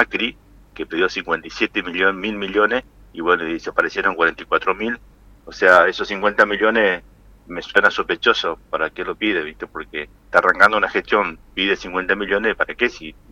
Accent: Santo Tomé, Corrientes, Argentina; now in Buenos Aires, Argentina; que amo mi pueblo, y como siempre dije, Santo Tomé está primero.

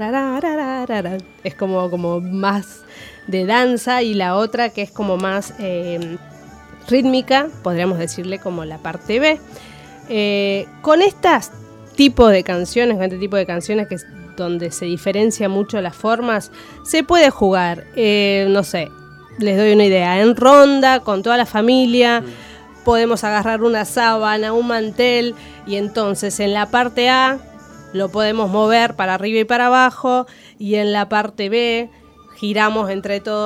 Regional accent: Catamarca, Argentina; Pero soy de Catamarca, o sea, son los opuestos.

